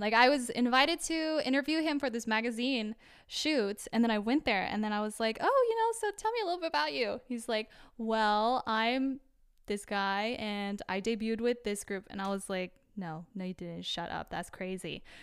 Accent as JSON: {"language": "English", "country": "United States", "tie": "born or raised there", "said": "when I was growing up in the States, I remember so many conversations. Like, it would always go, they'd say, oh, where are you from? And I'll be like, I'm Korean, if that's what you're asking."}